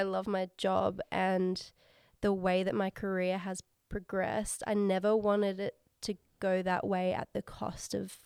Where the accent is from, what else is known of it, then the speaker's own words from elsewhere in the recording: Adelaide, South Australia, Australia; now in Sydney, Australia; You know, I grew up in Adelaide. I didn't grow up in Sydney.